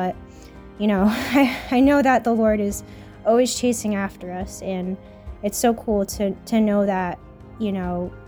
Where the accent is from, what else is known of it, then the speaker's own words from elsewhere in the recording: New Jersey, United States; I'm from New Jersey and I was raised Catholic